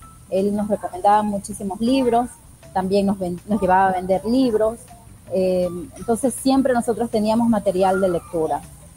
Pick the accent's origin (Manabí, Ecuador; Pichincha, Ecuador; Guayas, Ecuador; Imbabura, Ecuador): Manabí, Ecuador; Chone; born there; Yo nací en Chone, iba a decir un pueblo, pero todavía sigue siendo un pueblo, un pueblo muy querido, mi pueblo de nacimiento.